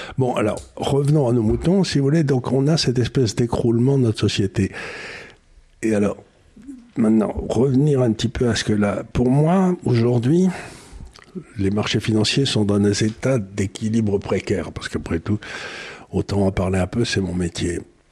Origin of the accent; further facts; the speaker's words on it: Occitanie, France; quand j'étais enfant, quand j'étais dans le Gers là-bas.